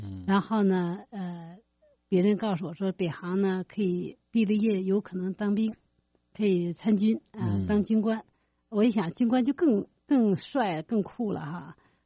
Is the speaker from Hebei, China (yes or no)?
no; Qiqihar, Heilongjiang, China; 我们是齐齐哈尔的。